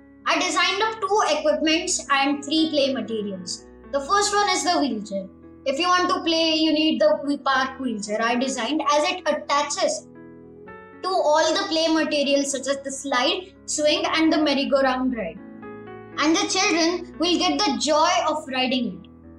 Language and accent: English; Pune, Maharashtra, India; I'm from Pune. I'm in grade 5th, City Pride School, Nigdi, Pune.